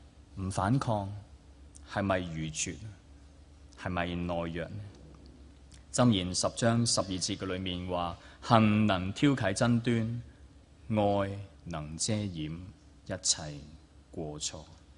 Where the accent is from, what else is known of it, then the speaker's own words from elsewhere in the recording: Hong Kong; 我作为牧师，作为香港人。